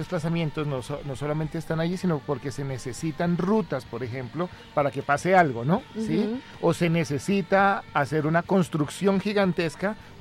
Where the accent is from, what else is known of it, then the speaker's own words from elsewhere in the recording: Colombia; nos involucra a nosotros como colombianos